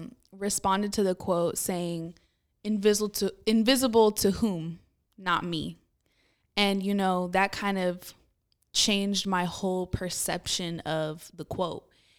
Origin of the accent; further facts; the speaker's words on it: Oakland, California, United States; I'm from Oakland, born and raised